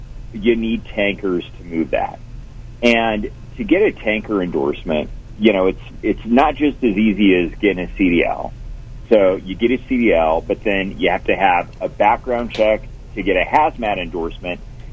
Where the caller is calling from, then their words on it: Reno, Nevada, United States; Kevin, I am right here at the world headquarters of the Nevada Trucking Association in Reno, Nevada, watching it snow out my window.